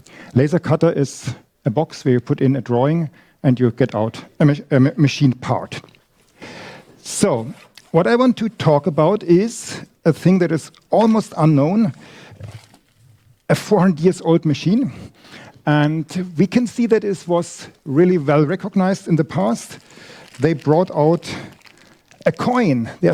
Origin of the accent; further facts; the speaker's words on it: Nuremberg, Bavaria, Germany; I come from Nuremberg, and we have a fab lab.